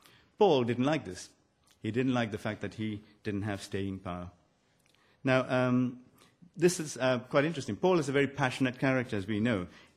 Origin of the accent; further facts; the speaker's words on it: India; moved away; I remember when I was growing up in India a very long, long time ago